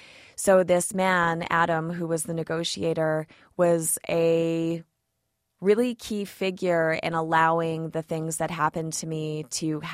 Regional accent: Canada; Of course, both Nigel and I came from Canada and Australia, countries whose governments don't pay ransom.

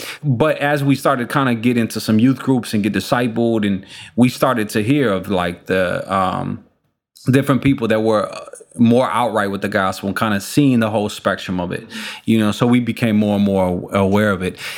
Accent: Chicago, Illinois, United States; If it's political stuff, I mean, we're from Chicago. Think about it.

